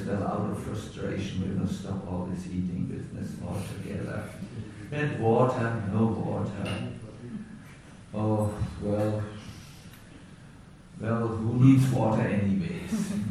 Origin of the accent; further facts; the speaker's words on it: Germany; Me, I'm from Germany, I'm a single man, you know